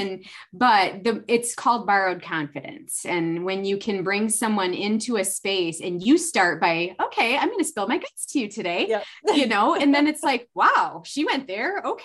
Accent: Midland, Michigan, United States; and then moved to my hometown. And I practiced medicine here for in Midland, Michigan for 15 years

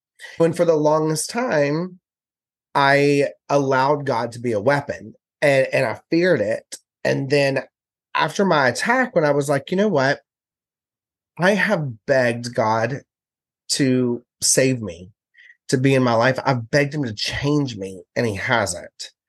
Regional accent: Knoxville, Tennessee, United States; and I'm from Knoxville, Tennessee. So I'm Southern Bible Belt too.

